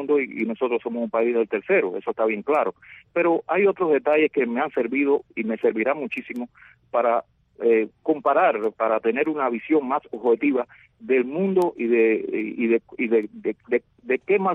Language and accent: Spanish; Havana, Cuba; ciertos lugares del barrio donde nací, en La Habana Vieja, porque realmente provengo de una familia muy pobre, un barrio pobre